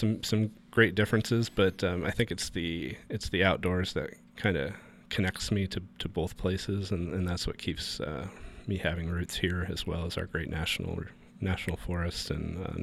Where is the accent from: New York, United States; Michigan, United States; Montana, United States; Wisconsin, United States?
New York, United States; Cranberry Lake; Yes, I grew up in the Adirondack, foothills of the Adirondack Mountains, and way up northern New York, about a hour and change from the Canadian border in St. Lawrence County, a little town called Cranberry Lake.